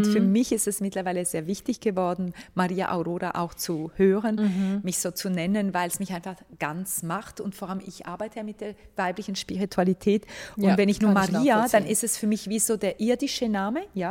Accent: Romania; also das heißt, ich bin aus Rumänien, gar nicht irgendwie Schweizerin oder Deutsche, wie man meint oftmals

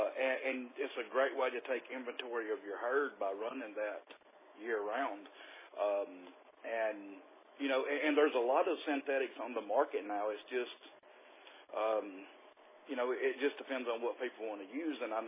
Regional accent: Mississippi, United States; now in Alabama, United States; Rex is a great guy, and I'm originally from Mississippi. I've just been moved to Alabama about 9 years, so my roots are actually in Mississippi.

